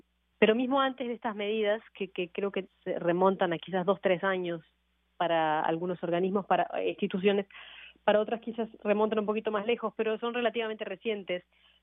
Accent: Uruguay; also born or lived in Moncton, Canada; En realidad, yo crecí en varios países. Pasé 10 años en Uruguay, de 8 a 18 años

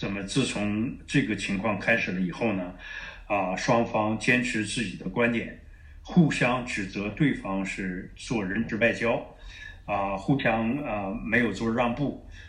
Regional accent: China; 和我本人的不同是我在中国长大的。我在中国长大，在我这个年龄段经过了60年代的这个三年自然灾害

